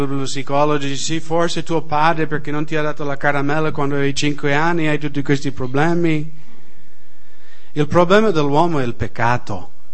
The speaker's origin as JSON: {"language": "Italian", "region": "Washington", "country": "United States", "second_language": "Italian", "said": "Nello stato di Washington, negli Stati Uniti, da dove vengo io, c'è una legge che ogni giovanotto sotto 18 anni"}